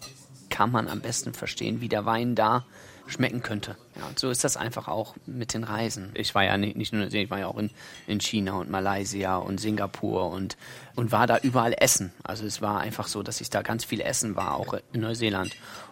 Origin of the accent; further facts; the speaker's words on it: Northern Germany, Germany; Also es war für mich als Norddeutscher immer schon irgendwo reizvoll, hier wieder herzukommen